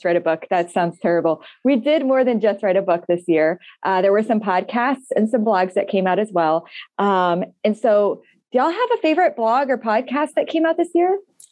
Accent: England, United Kingdom; accent: Northern; And I have a Northern accent.

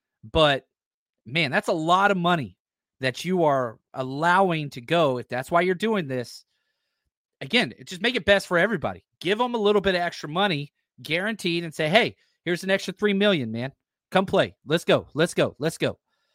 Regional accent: Texas, United States; I'm from Texas, but I'm not a farm guy.

